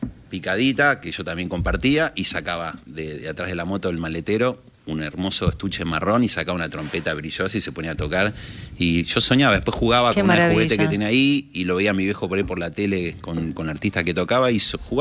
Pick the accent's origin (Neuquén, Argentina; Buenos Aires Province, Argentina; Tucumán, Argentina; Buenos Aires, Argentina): Tucumán, Argentina; De pequeño estaba en Tucumán, los primeros años estuve con mi abuela allá.